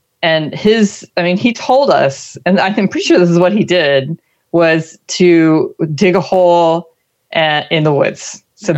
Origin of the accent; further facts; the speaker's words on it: United States; Because I feel like I'm a weak, fat, lazy American.